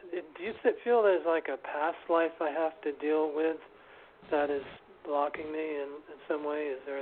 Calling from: New York City, New York, United States; from New York City.

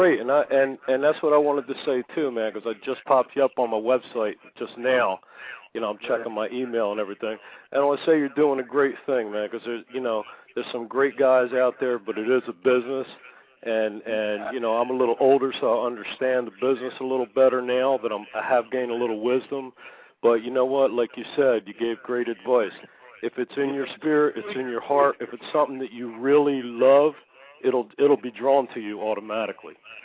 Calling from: New Jersey, United States; I'm here from Southern New Jersey.

